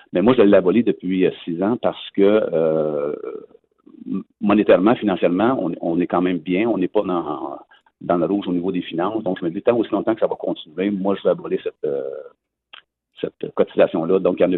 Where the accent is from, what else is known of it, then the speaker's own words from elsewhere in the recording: Sainte-Thérèse, Quebec, Canada; now in Trois-Rivières, Canada; je suis natif de Sainte-Thérèse